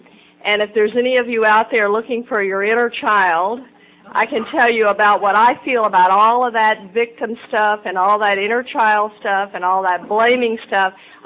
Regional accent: Texas, United States; And I'm born and raised in Texas, so I grew up thinking men were supposed to take care of women.

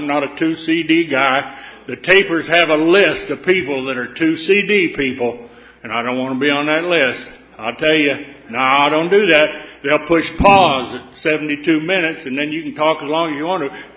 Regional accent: Texas-Oklahoma panhandle, United States; I grew up out in the Texas-Oklahoma panhandle where the men are men and the sheep are unscared.

